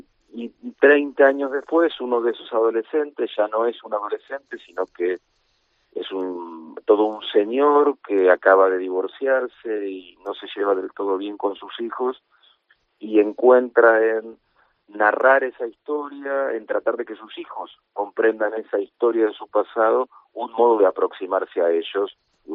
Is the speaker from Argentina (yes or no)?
yes; Argentina; now in Spain; la Argentina de 1983, el último año de la dictadura militar en mi país